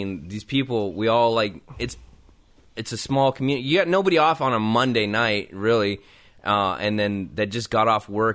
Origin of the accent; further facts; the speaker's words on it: Hemet, California, United States; I'm from Hemet. That's where I grew up.